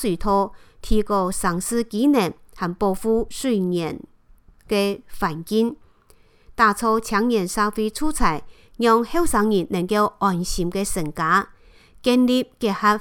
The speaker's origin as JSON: {"language": "Chinese", "town": "Hsinchu", "region": "Hsinchu City", "country": "Taiwan", "said": "我是新竹人"}